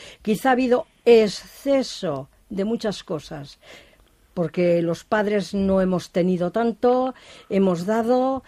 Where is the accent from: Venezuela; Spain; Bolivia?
Spain; Basauri, Basque Country; En las casas aquí era en Basauri, yo soy de Basauri, entonces el olor de la casa de Navidad era la compota.